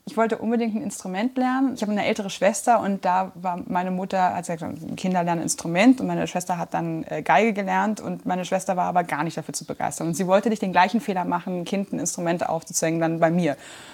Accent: Berlin, Germany; Ich bin waschechte Berlinerin

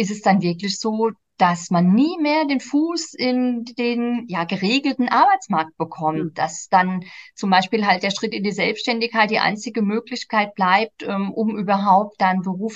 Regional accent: Aschaffenburg, Bavaria, Germany; aber ich komme ja auch aus Aschaffenburg und wir haben noch den Spessart

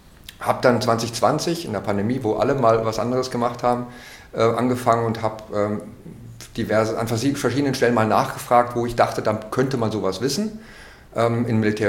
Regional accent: West Germany, Germany; now in Berlin, Germany; Ich komme aus Westdeutschland und als ich nach Berlin gezogen bin, habe ich etwas entdeckt, was ich aus meiner Westzeit nicht kannte, nämlich Spuren des Krieges.

